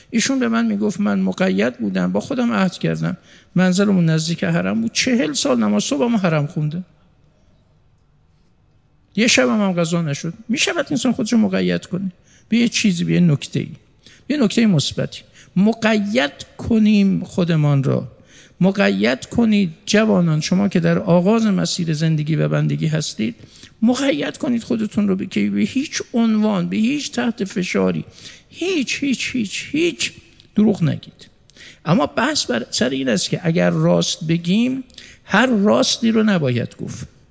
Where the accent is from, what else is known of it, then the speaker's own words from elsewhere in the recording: Mashhad, Razavi Khorasan, Iran; now in Tehran, Iran; تو همین بازار تهران از مشهد می آمدیم با پدرم، که پدرم منو گاهی با خودش می آورد برای خرید، که ایشون مثلا برای دکانش در مشهد خرید بکنه از بازار